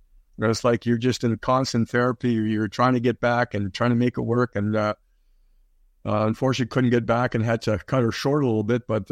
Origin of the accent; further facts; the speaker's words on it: Coniston, Ontario, Canada; 200 miles north of Toronto, small town just outside of Sudbury, Ontario, Coniston, 2,500 people.